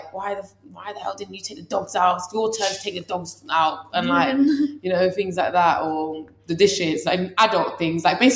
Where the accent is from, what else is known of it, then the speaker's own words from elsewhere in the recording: London, United Kingdom; even though I was born in England, it's very weird. I'd say I'm Iranian if someone asked me where I'm from, but culturally, I'm a lot more similar to English people. That's because I was born and raised here.